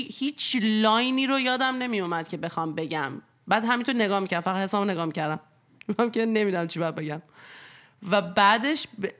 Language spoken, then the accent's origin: Persian; Iran; مخصوصا ماهایی که بیرون از ایرانیم